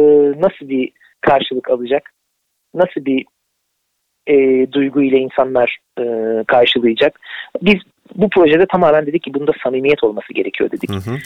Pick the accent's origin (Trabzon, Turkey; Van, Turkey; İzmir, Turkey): Trabzon, Turkey; Ben de aslen bir Karadenizli olarak. Trabzonlu olarak. Bizim aslımız Trabzonlu.